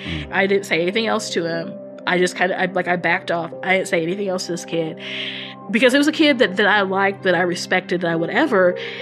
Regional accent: Kansas City, Missouri, United States; also born or lived in Springfield, Missouri / Virginia; now in Chicago, United States; I was born in Missouri. I grew up in the Kansas City area and then lived in southern Missouri for a while, Springfield, Missouri. Then lived in Virginia outside of Washington, D.C., and now I'm in Chicago.

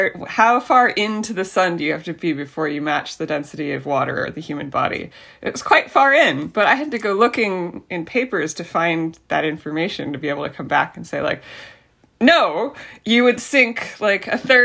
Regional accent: Florida, United States; also born or lived in Canada / Brighton, United Kingdom; now in Ohio, United States; So I grew up in Florida. I did my PhD work in Canada. I did a postdoc in the UK, in Brighton, and now I'm here in the Midwest.

